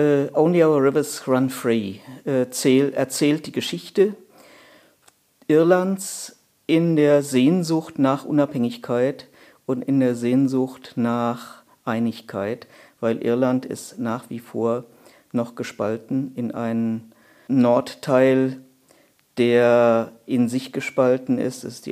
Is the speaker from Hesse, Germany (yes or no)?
yes; Marburg, Hesse, Germany; Aber wie gesagt, das Problem war, ich habe dort das Schule gemacht, Studium gemacht